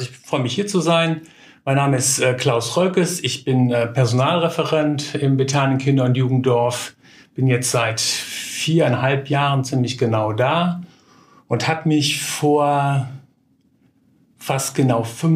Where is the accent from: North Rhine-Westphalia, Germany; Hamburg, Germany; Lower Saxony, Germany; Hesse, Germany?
North Rhine-Westphalia, Germany; Brüggen; ich komme aus Brüggen ursprünglich.